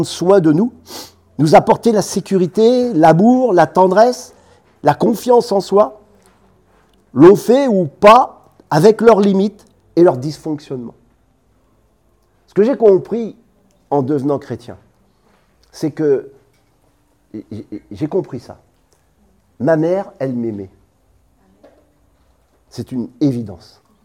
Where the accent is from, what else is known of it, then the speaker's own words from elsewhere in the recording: Normandy, France; Oui, parce que chez nous, je suis bien de Normandie, on fait le calva.